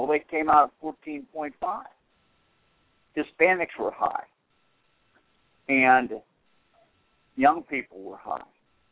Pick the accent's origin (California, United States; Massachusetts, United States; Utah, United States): Massachusetts, United States; Newton; now in Atlanta, United States; reminding me more of where I grew up in Newton, Massachusetts, than in the Deep South, where I have been most of my adult life.